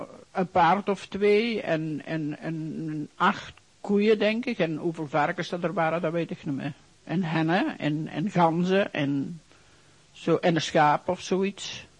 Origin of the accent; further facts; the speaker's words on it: Brustem, Flanders, Belgium; born there; Ik ben geboren in Brustum in 1907.